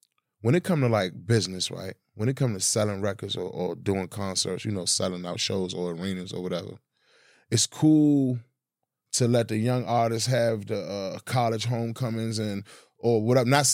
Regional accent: Washington, District of Columbia, United States; I'm from Washington, D.C., though. You feel me? So I understand that that's a part of our culture.

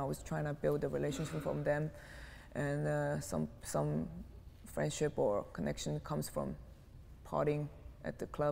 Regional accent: South Korea; English is a second language; now in Berlin, Germany; Because I'm from Korea, Asia, you don't get a sun until like 11 p.m.

